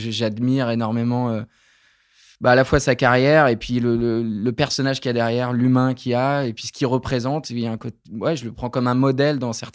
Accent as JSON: {"language": "French", "region": "Nouvelle-Aquitaine", "country": "France", "tie": "born or raised there", "said": "J'ai grandi dans la Creuse, donc il faut s'imaginer un département où il y a assez peu d'occupations en dehors de la cour de récré."}